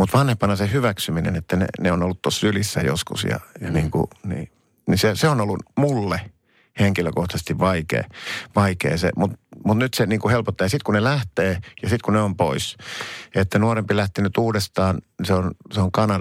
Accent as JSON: {"language": "Finnish", "town": "Helsinki", "region": "Uusimaa", "country": "Finland", "said": "kun mä oon helsinkiläinen."}